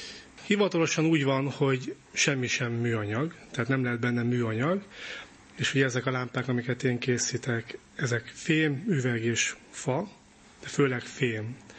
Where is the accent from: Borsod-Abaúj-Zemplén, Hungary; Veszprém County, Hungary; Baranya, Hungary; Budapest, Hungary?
Budapest, Hungary; Egy kertvárosias részen nőttem föl Budapestnek, ahol rengeteg elhagyatott autó volt, a sarkokon terautók, romok